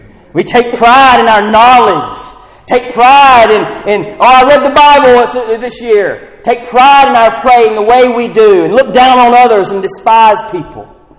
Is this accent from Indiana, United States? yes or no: no; North Carolina, United States; born there; I don't care where I came from. I don't know if it was Europe. I have no idea. All I know is I was born in North Carolina.